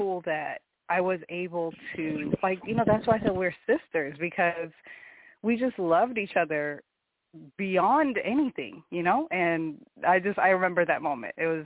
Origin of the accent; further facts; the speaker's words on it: Ethiopia; moved away; I'm going to tell them all about my country, all about Ethiopia.